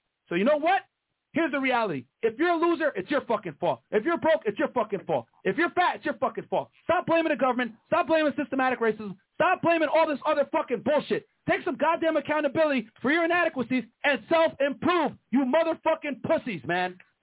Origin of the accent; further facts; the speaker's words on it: Brooklyn, New York, United States; Yeah, I was born in the United States, man. My parents came here legally in the 80s. Like I said, I talked about how my dad got robbed plenty of times. We're living in Brooklyn in the 80s and 90s.